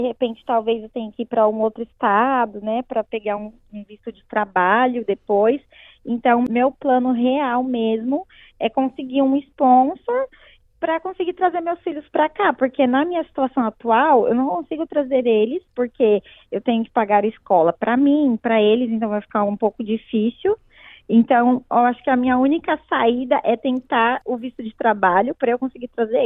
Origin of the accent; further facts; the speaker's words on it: Brazil; now in Australia; Eu sempre adorei cozinhar, então, desde que eu saí do Brasil, eu tinha isso em mente, de seguir esse caminho. E, assim, é como um sonho para mim estudar isso aqui na Austrália também.